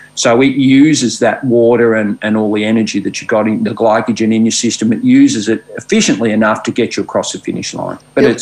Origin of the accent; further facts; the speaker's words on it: Ballarat, Victoria, Australia; I'm born and bred in Ballarat here in Victoria, and it's pretty chilly, as you could imagine.